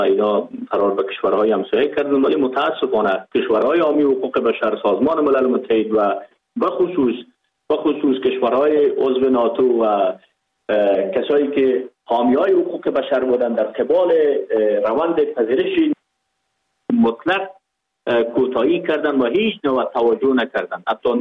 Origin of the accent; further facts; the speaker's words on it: Pakistan; چون ما در اینجا بزرگ شدیم، در اینجا به دنیا آمدیم، ما در افغانستان چی کنیم؟ ما از افغانستان نیستیم، ما از پاکستان هستیم.